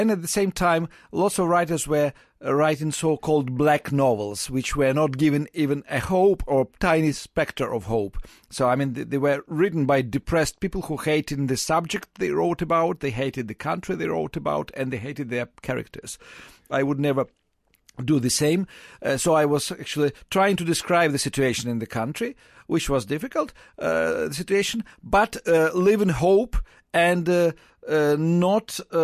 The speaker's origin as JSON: {"language": "English", "region": "Kyiv", "country": "Ukraine", "tie": "born or raised there", "moved": "yes", "said": "I always say that I'm ethnic Russian, political Ukrainian. I grew up in Ukraine. My family moved to Kyiv when I was less than 2 years old. So actually, it's my country. It's my city."}